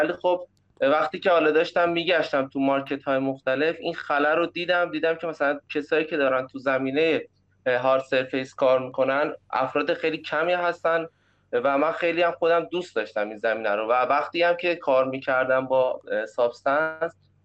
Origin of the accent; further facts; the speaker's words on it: Isfahan, Iran; born there; من متولد 73 هستم، اصفهان.